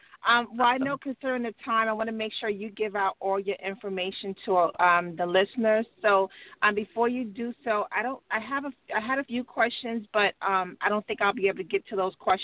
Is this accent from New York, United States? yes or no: yes; New York, United States; But I had a few questions in terms of what, because I'm from New York.